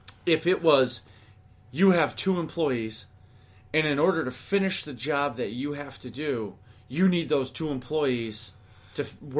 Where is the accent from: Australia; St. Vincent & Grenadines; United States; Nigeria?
United States; New England; And who am I? … from New England, you know?